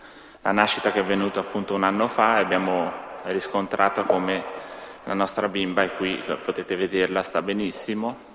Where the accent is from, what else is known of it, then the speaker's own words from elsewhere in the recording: Ticino, Switzerland; appunto, veniamo dal Canton Ticino, Svizzera italiana.